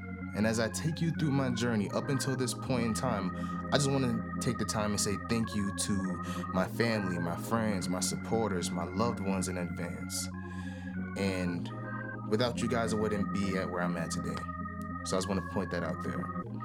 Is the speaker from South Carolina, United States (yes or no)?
yes; Beaufort, South Carolina, United States; Batty Creek High School was where I was attending in my hometown of Beaufort, South Carolina at the time.